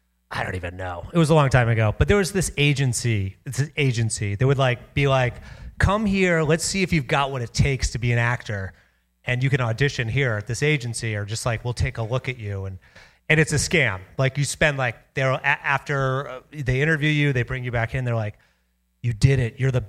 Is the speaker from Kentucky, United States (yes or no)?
yes; Louisville, Kentucky, United States; I grew up in Louisville, Kentucky.